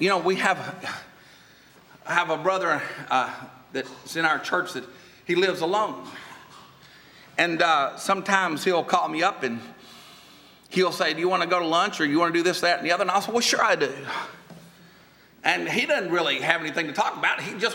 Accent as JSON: {"language": "English", "town": "Atlanta", "region": "Georgia", "country": "United States", "said": "I said, well, I'm from Atlanta. I got to straighten the rappers out first before I can work on Hollywood. You know, when you're from Atlanta, you can't throw stones too hard."}